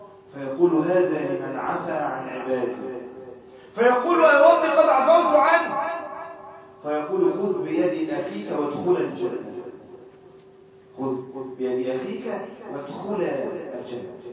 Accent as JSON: {"language": "Arabic", "country": "Egypt", "said": "بلادنا مصر"}